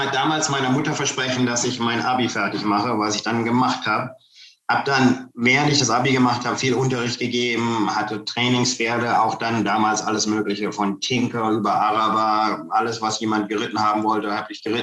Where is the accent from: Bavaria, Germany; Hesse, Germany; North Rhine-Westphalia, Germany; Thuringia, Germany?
Hesse, Germany; Kassel; Ich komme ursprünglich aus Kassel.